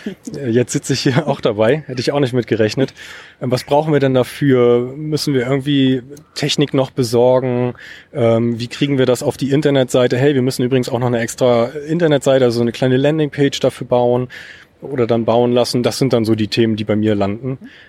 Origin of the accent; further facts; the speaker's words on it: Mecklenburg-Vorpommern, Germany; now in Stralsund, Germany; Aus der Region Rostock.